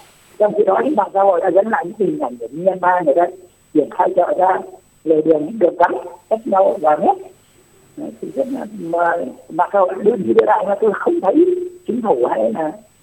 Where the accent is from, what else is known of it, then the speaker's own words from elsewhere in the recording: Quang Ngai, Vietnam; Quảng Ngãi là quê của tôi đấy.